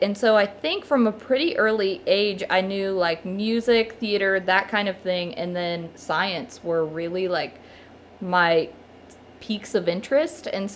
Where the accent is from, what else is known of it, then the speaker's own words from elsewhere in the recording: New Carlisle, Ohio, United States; New Carlisle, Ohio.